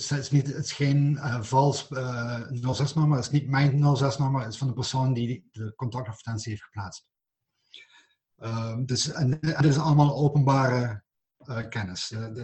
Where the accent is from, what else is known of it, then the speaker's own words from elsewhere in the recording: Belgium; also born or lived in Amsterdam, Netherlands; ik heb zelf in Amsterdam gestudeerd. En ik heb 7 jaar in Amsterdam gewoond. En 7 jaar lang ben ik van België uitgemaakt.